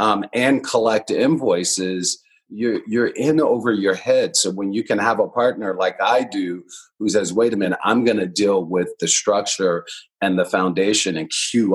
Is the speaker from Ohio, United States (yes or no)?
no; Los Angeles, California, United States; part of how I grew up in Los Angeles, I kind of grew up thinking I was a nobody